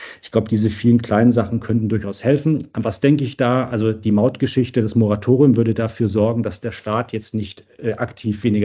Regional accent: Baden-Württemberg, Germany; die ja so der klassische Finanzierer auch im ländlichen Raum sind, wo ich herkomme. Ich war ja Abgeordneter im Schwarzwald-Baar-Kreis, also in Baden-Württemberg.

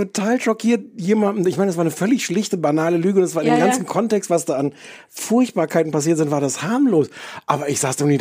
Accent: East Germany, Germany; Ich komme aus der DDR.

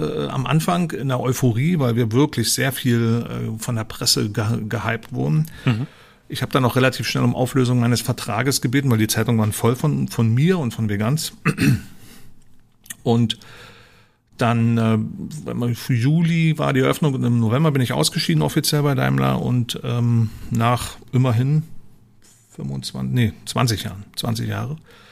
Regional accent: East Germany, Germany; ich bin ja aus dem Osten

